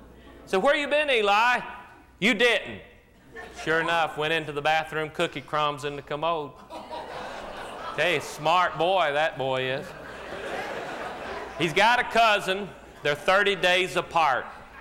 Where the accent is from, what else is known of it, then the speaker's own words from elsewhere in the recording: Kentucky, United States; and I am from Kentucky.